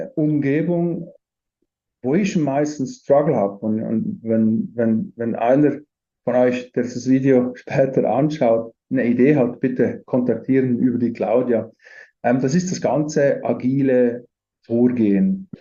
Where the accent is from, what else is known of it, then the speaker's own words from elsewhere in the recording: Valais, Switzerland; Aufgewachsen bin ich in Wallis, Südschweiz, in den Bergen.